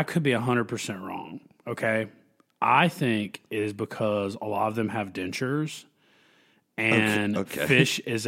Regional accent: North Carolina, United States; I'm from North Carolina. I moved here further south, thinking it's about to be man.

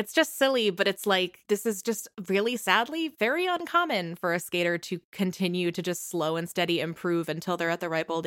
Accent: United States; I say our because I'm American.

